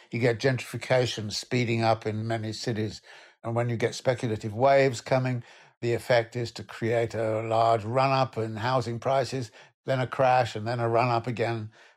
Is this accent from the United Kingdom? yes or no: yes; United Kingdom; I was raised in Britain after World War II when there was a massive social housing construction